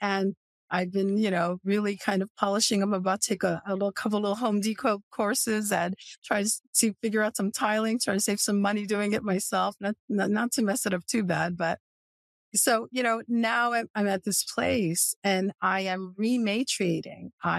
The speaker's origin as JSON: {"language": "English", "town": "Milford", "country": "United States", "tie": "born or raised there", "said": "not only in New York City, but at my hometown in Milford at the time"}